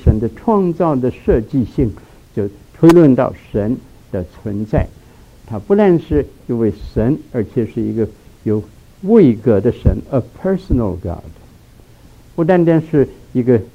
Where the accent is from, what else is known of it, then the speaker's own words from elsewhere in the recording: China; 我们中国人把这个永恒感就有不同的表达的方式。